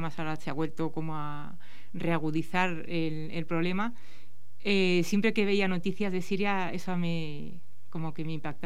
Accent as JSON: {"language": "Spanish", "town": "Madrid", "region": "Community of Madrid", "country": "Spain", "lives_now": "Astorga, Spain", "said": "aunque somos de Madrid, llevamos aquí un poquito más de tres años viviendo en un pueblo cerca de Astorga."}